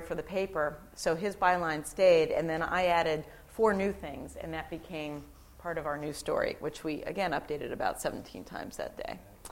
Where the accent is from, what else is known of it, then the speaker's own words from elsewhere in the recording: Philadelphia, Pennsylvania, United States; because I'm from Philadelphia, and this happened last night.